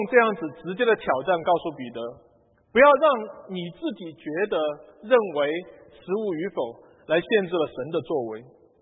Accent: Sichuan, China; 我上次回国的时候，我是四川人哈，好像四川很多人也在吃各种昆虫，也开始在吃了。

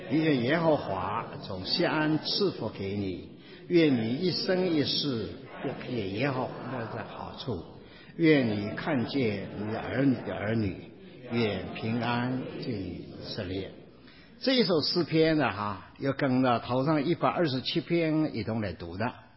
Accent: China; 不要用我们中国人的观念了，说对着福的了解来了解来领会了圣经中的意思。

